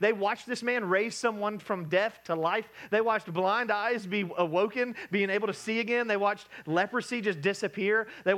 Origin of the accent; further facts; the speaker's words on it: Columbus, Ohio, United States; I grew up in Columbus, and so there's a lot of people who know a bad side